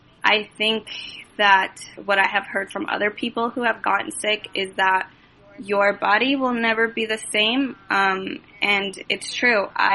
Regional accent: Des Moines, Iowa, United States; Yep, I am from Des Moines.

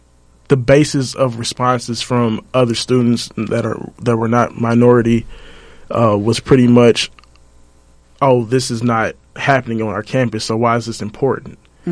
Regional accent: Kansas City, Missouri, United States; And especially back home for me, I'm from Kansas City, Missouri.

